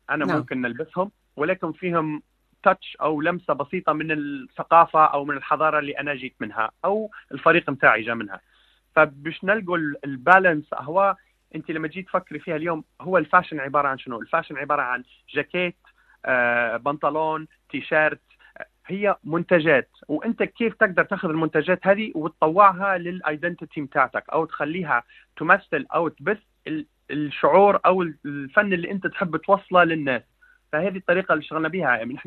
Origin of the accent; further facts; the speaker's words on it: Libya; أنا مصمم من ليبيا وعشت في ليبيا 20 عام، والروح فيها ليبي بطريقة كبيرة